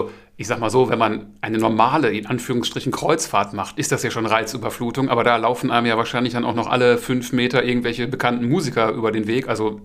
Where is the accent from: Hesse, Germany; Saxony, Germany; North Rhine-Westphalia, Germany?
North Rhine-Westphalia, Germany; Essen; now in Moers, Germany; ich wohne jetzt auch noch nicht so lange in Mörs. Ursprünglich komme ich aus Essen. Ich wohne jetzt erst seit 2, 3 Jahren hier.